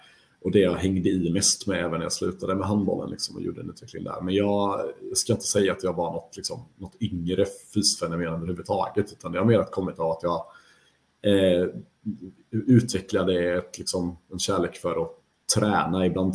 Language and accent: Swedish; Värmland, Sweden; also born or lived in Gothenburg; Jag spelade upp i Värmland där jag växte upp och så gick gymnasium inriktat på specialidrott och handboll. Så flyttade jag ner till Göteborg, där jag också är född då liksom, och har ena sidan av släkten.